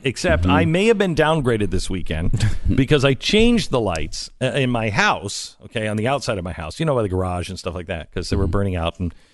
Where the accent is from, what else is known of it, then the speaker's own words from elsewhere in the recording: Pacific Northwest, United States; But I grew up in the Pacific Northwest.